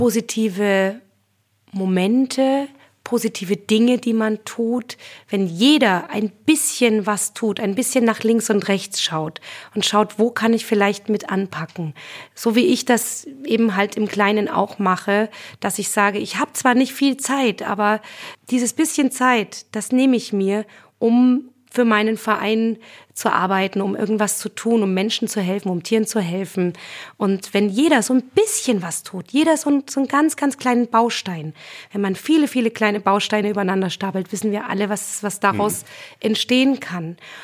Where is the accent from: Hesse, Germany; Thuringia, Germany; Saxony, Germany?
Saxony, Germany; Oelsnitz; Ich bekomme nämlich eine Ausstellung zu meinem Jubiläum in meiner Heimatstadt in Oelsnitz im Vogtland.